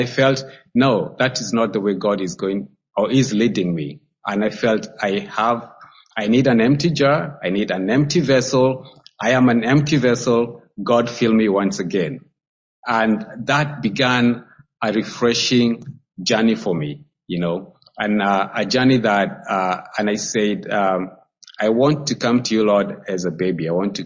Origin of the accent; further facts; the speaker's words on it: Nairobi, Kenya; I come from Nairobi, Kenya, and we say Jambo.